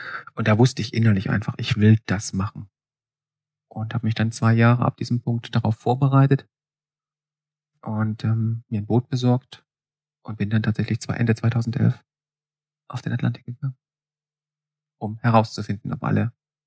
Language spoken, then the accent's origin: German; Saxony, Germany